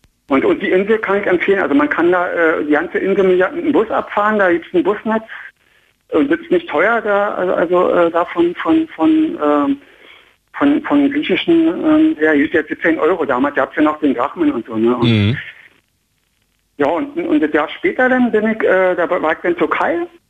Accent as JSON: {"language": "German", "region": "East Germany", "country": "Germany", "said": "weil ich bin ja aus dem Osten, muss ich sagen"}